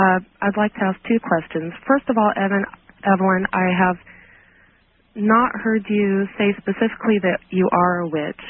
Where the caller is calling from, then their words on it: Washington, United States; Good evening. I'm calling from Washington State.